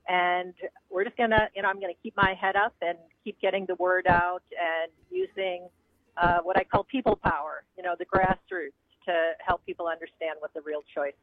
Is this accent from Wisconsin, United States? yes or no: yes; Chippewa Falls, Wisconsin, United States; when I was a kid growing up in Chippewa Falls, I just never could have imagined